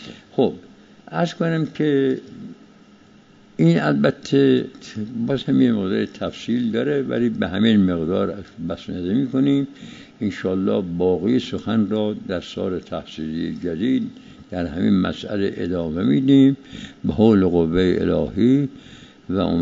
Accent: Iran; بد نیست، ما ایرانی هستیم، ملیت خودمون را که حس باید کنیم.

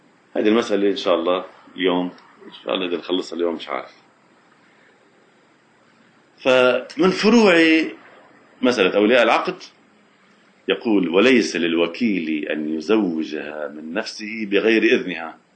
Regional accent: Lebanon; يعني هنا في عندنا في لبنان إذا أراد واحد تعمل وكالة مطلقة عند كاتب عدل

